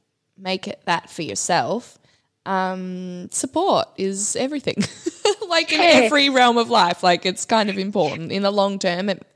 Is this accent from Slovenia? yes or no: no; Victoria, Australia; moved away; I lived in Byron for a while. I was from Victoria, and then I moved to Queensland.